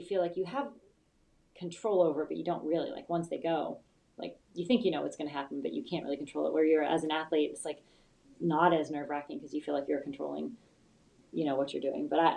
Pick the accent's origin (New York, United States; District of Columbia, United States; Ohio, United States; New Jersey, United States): Ohio, United States; Like, I was raised, I'm from Northeast Ohio. Like, everything was about high school sports and youth sports.